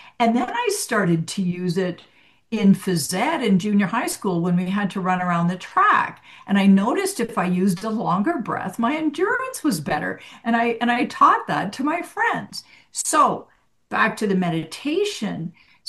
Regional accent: Edmonton, Alberta, Canada; as a child, I grew up in Edmonton, Alberta, Canada, where it's really cold in the winters.

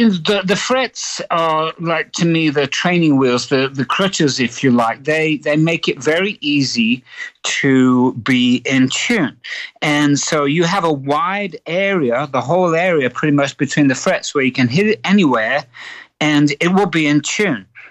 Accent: Willington, East Midlands, United Kingdom; born there; So I was born in a pub called the Rising Sun.

